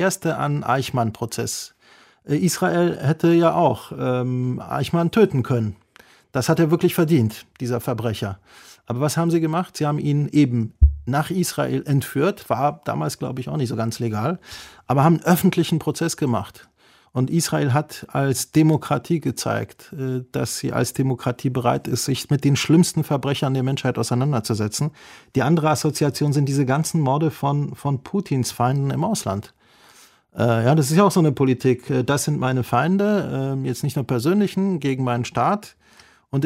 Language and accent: German; Iraq; now in Germany; Ich bin ja halb Iraker. Mein Vater ist Iraker und ich habe im Irak gelebt. Wir sind aus dem Irak geflüchtet. Wir sind politische Flüchtlinge in Deutschland gewesen.